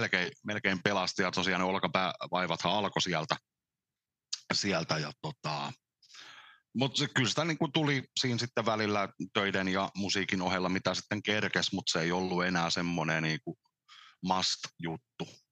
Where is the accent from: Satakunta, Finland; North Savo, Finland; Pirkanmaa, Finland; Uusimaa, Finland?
Satakunta, Finland; Nakkila; also born or lived in Pori; Vuonna 83 mä oon syntynyt Porissa ja Nakkilassa asunut miltei koko ikäni.